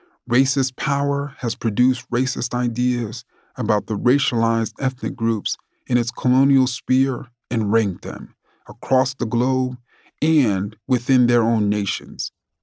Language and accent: English; Queens, New York, United States; I'm from Queens, New York. I respond, no, no, where are you really from? I'm really from New York.